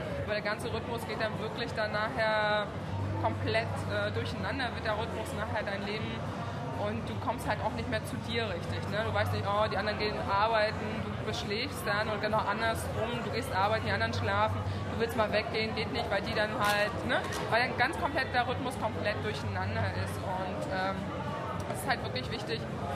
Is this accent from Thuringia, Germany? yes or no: no; Hamburg, Germany; ich komme aus Hamburg und bin 28 Jahre alt